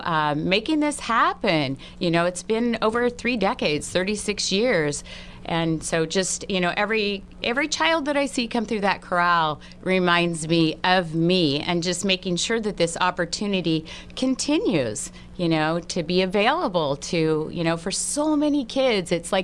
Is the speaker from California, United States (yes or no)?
yes; Santa Rosa, California, United States; I grew up on Sonoma Avenue, always had a passion for horses, didn't own horses. But at 8 years of age, I found my way up to Haworth Park in Santa Rosa